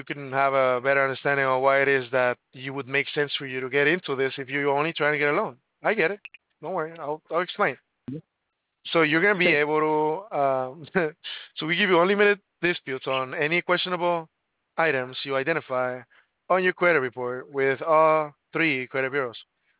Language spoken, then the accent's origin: English; California, United States; now in Newport, United States; I grew up in Orange County, though, like it's close by, so that's why I said that.